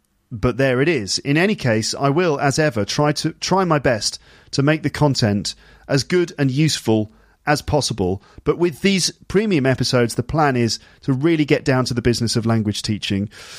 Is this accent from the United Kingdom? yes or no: yes; United Kingdom; And I'm like really, really British. So I'm really British